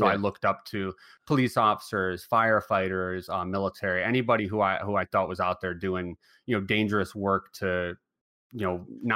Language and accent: English; Waterbury, Connecticut, United States; Right out of high school, Waterbury, Connecticut, which is not making headlines for any good reasons